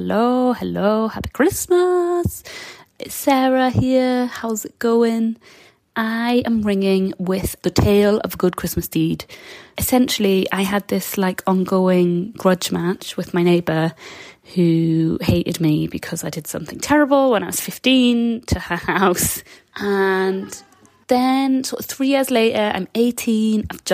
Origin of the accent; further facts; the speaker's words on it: Newcastle, North East England, United Kingdom; so I'm from Newcastle